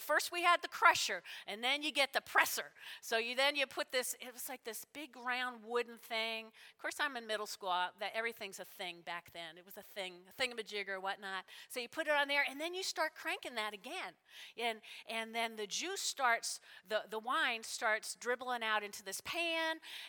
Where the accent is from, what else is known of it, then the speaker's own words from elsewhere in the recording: New Jersey, United States; I grew up in North Jersey, and I grew up with a lot of Italians.